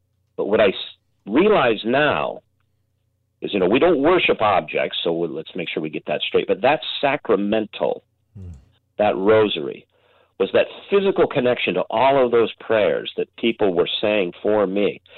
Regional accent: Salt Lake City, Utah, United States; And I had no idea of that vocabulary as a young man growing up in Salt Lake City.

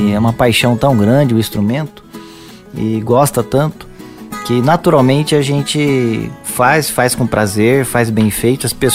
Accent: Itu, São Paulo, Brazil; also born or lived in Jaguariúna / Mogi Mirim; eu fiz um concurso público na prefeitura de Itu, né? A cidade onde eu fui criado e nasci.

